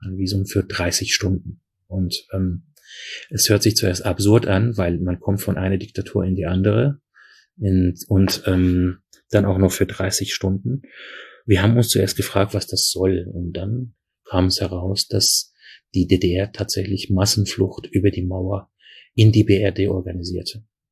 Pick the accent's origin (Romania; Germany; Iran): Iran; moved away; Mittlerweile waren aber auch alle unsere Sachen im Iran beschlagnahmt, unser Haus, unsere Autos, unser Garten. Wir waren eine sehr wohlhabende Familie